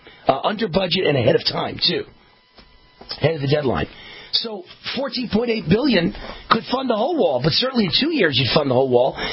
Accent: New York, United States; I grew up in New York, but I've never been in Verrazano in my life

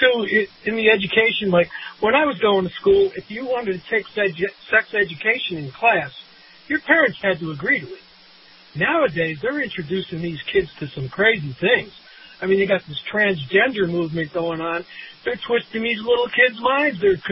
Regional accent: Las Vegas, Nevada, United States; from Las Vegas.

